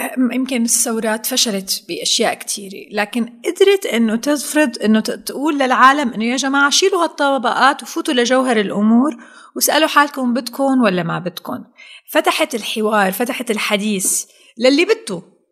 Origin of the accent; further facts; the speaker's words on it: Syria; نحن عندنا بسوريا بنقول مشان كبرتي